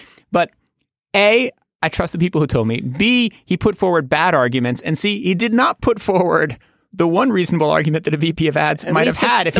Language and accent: English; United States; And I resent that as a member of the media, and I resent that as an American